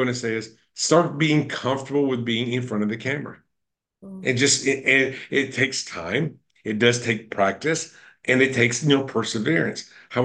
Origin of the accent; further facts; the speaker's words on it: North Carolina, United States; now in Las Vegas, United States; In my case, I'm from North Carolina, or I'm from Florida